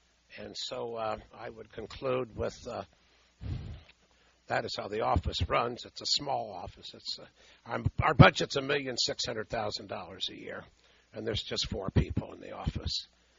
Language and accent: English; Peoria, Illinois, United States; I was born and raised in Peoria, not too far from here on Central Avenue, and went to St. Bernard's School, Spalding.